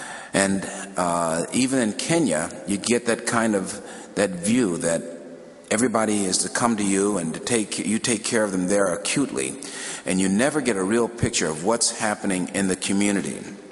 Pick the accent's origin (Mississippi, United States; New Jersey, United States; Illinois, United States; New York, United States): Illinois, United States; Chicago; I was born and raised in Chicago, 1952, and it was a very tough time of living in Chicago.